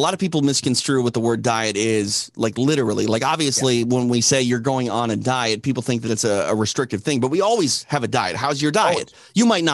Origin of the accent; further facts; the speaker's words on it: Midwest, United States; now in Los Angeles, United States; you know, I'm from the Midwest. So like I have family that live, you know, in the rural parts of Minnesota